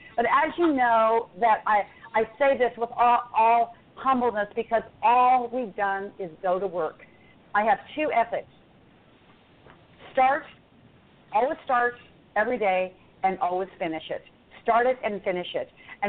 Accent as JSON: {"language": "English", "region": "Florida", "country": "United States", "said": "Peter, did you know that I'm from Florida?"}